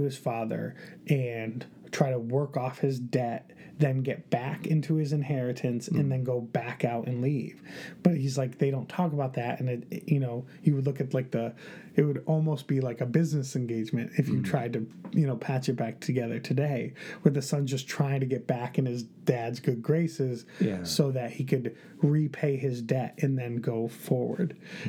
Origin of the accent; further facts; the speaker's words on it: Connecticut, United States; I'm actually from Connecticut. I normally go to a church in Bloomfield, but I'll be going to a church down here.